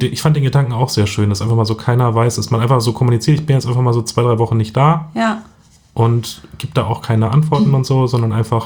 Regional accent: Berlin, Germany; ich bin aus Berlin.

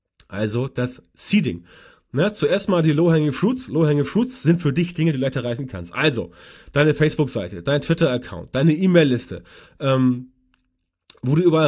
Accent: West Germany, Germany; weil ich komme aus Westdeutschland und weiß es deswegen nicht genau.

